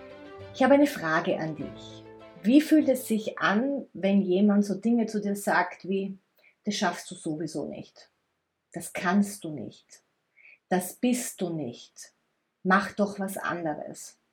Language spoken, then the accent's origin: German; Styria, Austria; accent: Styrian; wir kommen aus der Steiermark, also wir sind Steirer und wir reden steirisch, also ich musste Dialekt sprechen.